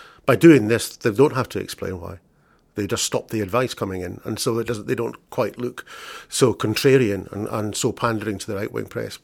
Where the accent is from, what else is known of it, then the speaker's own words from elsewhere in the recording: Scotland, United Kingdom; but then I'm a Scottish journalist, I might have to say that.